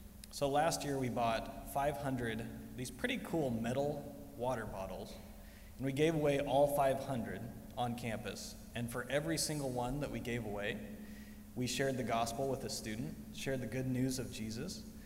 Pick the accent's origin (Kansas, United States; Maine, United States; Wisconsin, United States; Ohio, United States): Kansas, United States; Wichita; now in Rose Hill, United States; So just quickly, I grew up in Wichita, and now my Kansas home is out in Rose Hill. So that's where we're from.